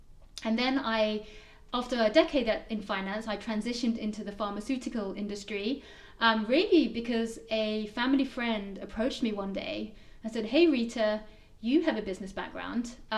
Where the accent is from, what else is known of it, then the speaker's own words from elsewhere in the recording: London, United Kingdom; I'm from London originally. The accent will give it away if you haven't realized already. Born and brought up Londoner. My parents are actually of Assamese origin, so I was brought up very much with Assamese values, but living as a British citizen in the UK.